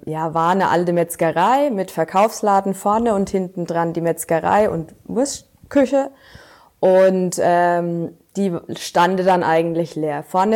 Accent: Wülfershausen, Bavaria, Germany; Aus Wülfershausen.

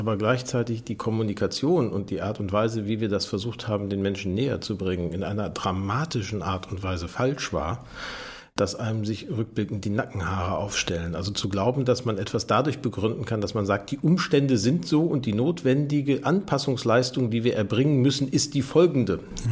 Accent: North Rhine-Westphalia, Germany; Ich bin im Ruhrgebiet aufgewachsen.

